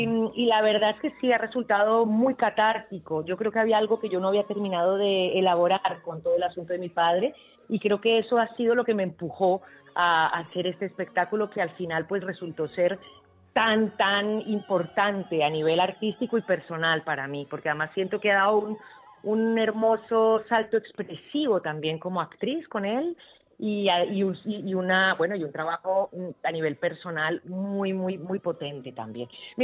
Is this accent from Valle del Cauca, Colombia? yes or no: yes; Cali, Valle del Cauca, Colombia; Pero yo tenía la espinita de cerrar en Cali, que es mi ciudad natal